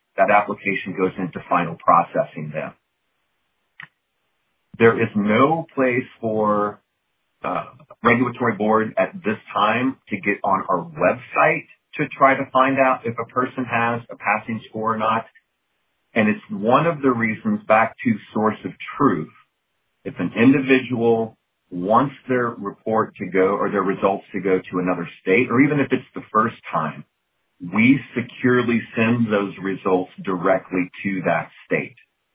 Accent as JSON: {"language": "English", "region": "Missouri", "country": "United States", "tie": "born or raised there", "said": "So in my home state of Missouri, while the vast majority of people are maybe sitting for the MBLEX"}